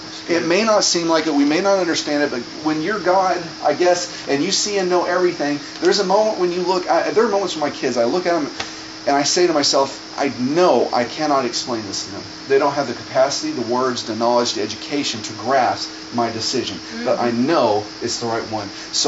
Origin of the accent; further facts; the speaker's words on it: United States; It's a weird perspective because, I'm American.